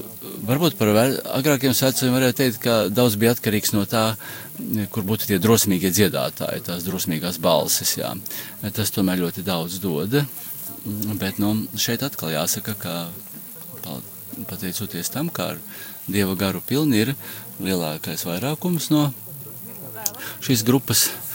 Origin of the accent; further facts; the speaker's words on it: Rēzekne, Latgale, Latvia; tur mēs no Rēzeknes jau, nu kā draudzējā, Rēzekni gan ir tuvu Aglonai